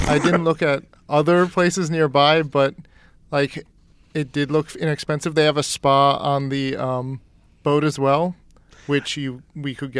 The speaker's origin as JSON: {"language": "English", "region": "East Coast", "country": "United States", "tie": "born or raised there", "said": "And I grew up on the East Coast where buildings were old. And I'm like a little homesick in a way"}